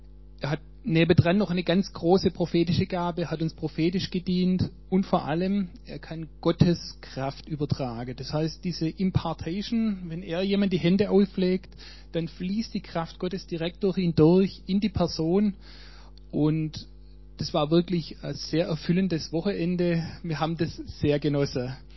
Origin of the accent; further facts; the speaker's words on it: Weilheim an der Teck, Baden-Württemberg, Germany; ich komme aus Weilheim-Teck